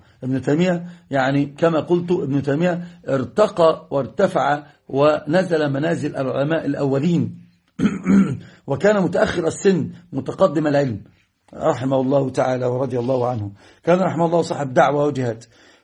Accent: Egypt; وهذه طريقة مشهورة عندنا في مصر

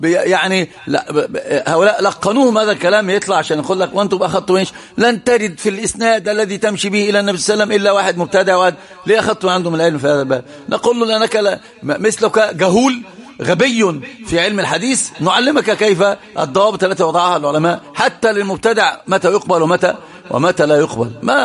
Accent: Egypt; قلت له انا من مصر

